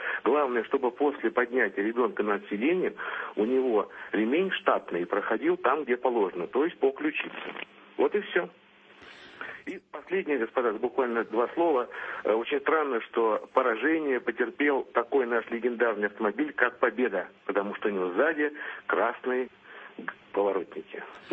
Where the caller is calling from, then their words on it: Moscow, Russia; я вам звонил из Москвы.